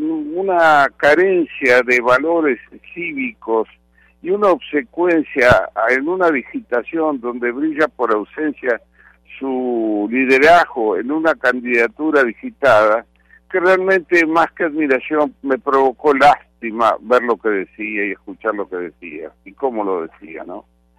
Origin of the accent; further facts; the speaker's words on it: Argentina; Yo como argentino he pedido a las organizaciones cubanas que están ahí